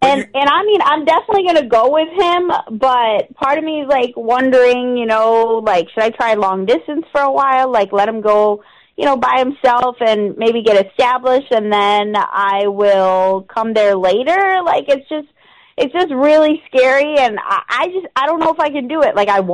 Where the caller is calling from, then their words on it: Denton, Texas, United States; Well, technically I live in Denton, but it's just easier to say Dallas.